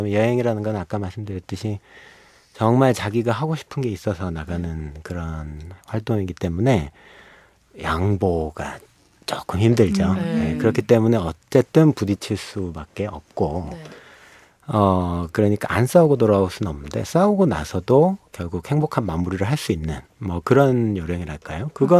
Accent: South Korea; 내가 한국 사람이기 때문에 갖는 그래서 좀 딜레마가 있는 것 같아요.

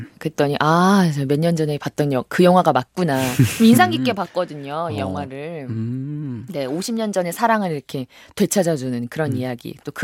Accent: Yuseong, Daejeon, South Korea; 저는 고향이 대전 유성이거든요.

